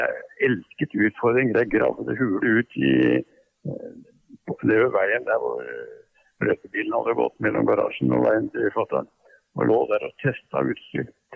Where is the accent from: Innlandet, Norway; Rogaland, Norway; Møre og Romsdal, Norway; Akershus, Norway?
Akershus, Norway; Bærum; born or raised there